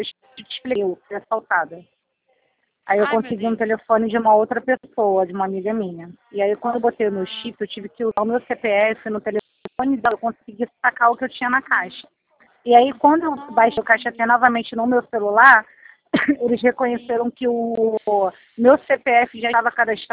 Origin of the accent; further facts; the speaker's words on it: Rio de Janeiro, Brazil; sou carioca.